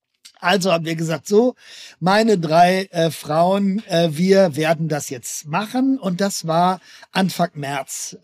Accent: Rome, Lazio, Italy; und ich komme aus Rom, weißt du, das ergab sich auch so

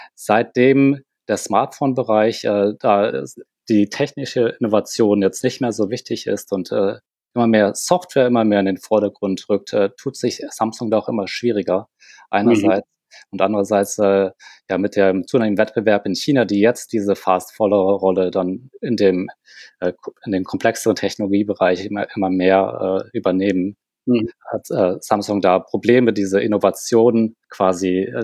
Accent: Germany; also born or lived in South Korea; Ich bin in Korea geboren und koreanischen Eltern. Wir sind dann in sehr jungen Alter nach Deutschland gekommen und habe dann hier die Schule dort durchlaufen

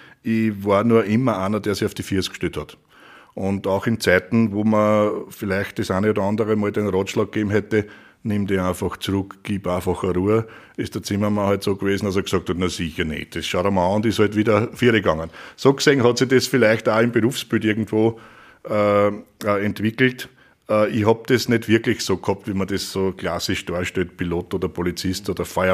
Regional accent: Lower Austria, Austria; Ich bin ein Niederösterreicher

